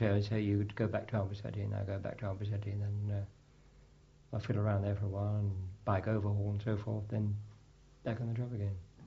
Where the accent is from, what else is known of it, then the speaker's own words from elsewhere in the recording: Manchester, North West England, United Kingdom; And of course, I knew Bill Russ because I came from Manchester.